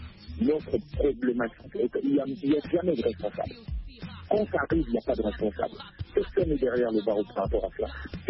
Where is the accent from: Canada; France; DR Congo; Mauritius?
DR Congo; born there; peut-être que je suis pas né du bon côté, mais si je suis né au Congo